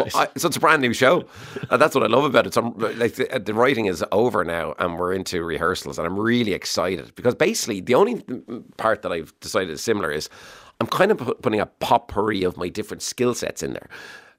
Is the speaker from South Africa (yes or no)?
no; Waterford, Munster, Ireland; So I'm from Waterford, as you mentioned